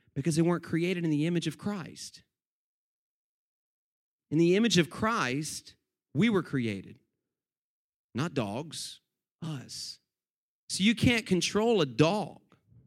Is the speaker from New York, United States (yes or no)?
no; Tallahassee, Florida, United States; He was arrested in Tallahassee, Florida, my hometown. In fact, my best friend's dad growing up was one of the arresting officers on that case.